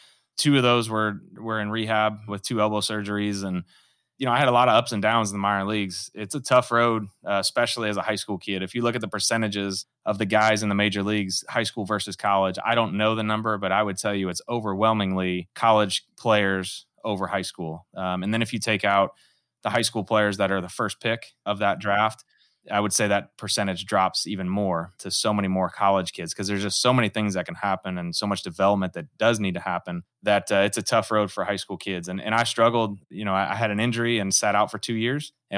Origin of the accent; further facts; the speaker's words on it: St. Louis, Missouri, United States; Yeah, so I grew up right here in St. Louis. I grew up in Hazelwood. I went to Hazelwood West High School